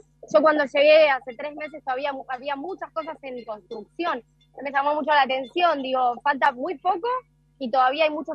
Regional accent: Argentina; como en Argentina estamos tan acostumbrados. Acá me sorprendió.

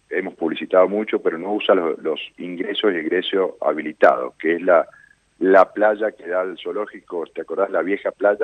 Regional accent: Mendoza, Argentina; más que nada como mendocino e hincha del deporte

